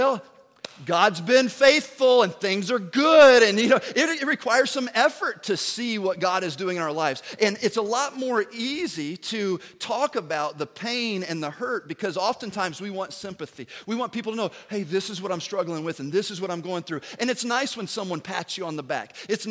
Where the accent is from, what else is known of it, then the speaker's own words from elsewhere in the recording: Tennessee, United States; This is super easy. I'm from Tennessee, so you're not going to get real deep, all right?